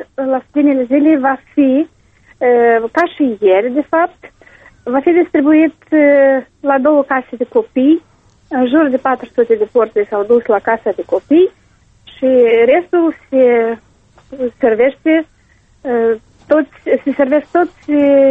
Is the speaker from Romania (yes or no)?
no; Moldova